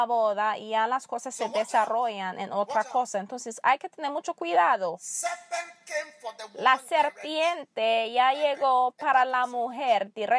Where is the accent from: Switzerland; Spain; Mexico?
Switzerland; Yo sé esto porque de ahí vengo, pues yo soy de Suiza y no tengo ninguna vergüenza por eso.